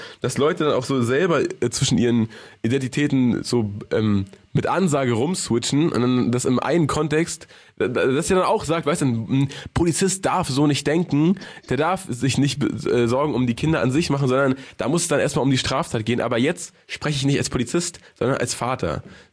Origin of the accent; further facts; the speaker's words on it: Germany; Wir als Deutsche, wie sind wir, Steiger? Wie ticken wir als Deutsche? Weißt du, bei der WM, da sind wir Deutschen